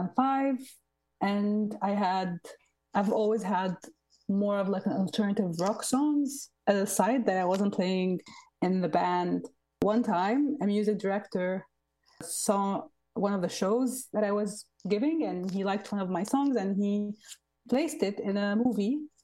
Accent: Alexandria, Alexandria Governorate, Egypt; I am Egyptian. I was born and raised in Alexandria, and I've been singing all my life.

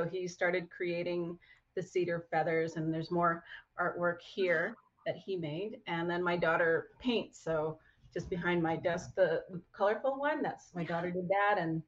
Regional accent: Winnipeg, Manitoba, Canada; moved away as an adult; now in Kenora, Canada; And I'm currently living in Kenora. I'm originally from Winnipeg, had left there after I graduated high school and has been in Northwestern Ontario ever since.

